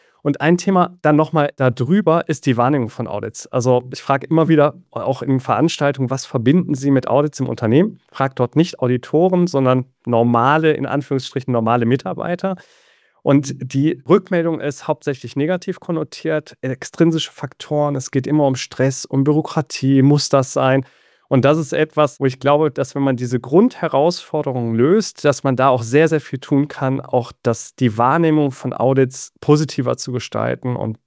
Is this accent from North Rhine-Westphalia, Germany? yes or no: yes; Aachen, North Rhine-Westphalia, Germany; Ich bin ursprünglich Aachener, habe hier in Aachen studiert